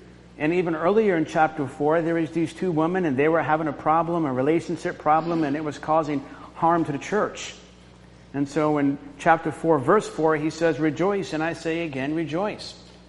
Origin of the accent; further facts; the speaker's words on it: Florida, United States; I grew up in Florida, and we were fishing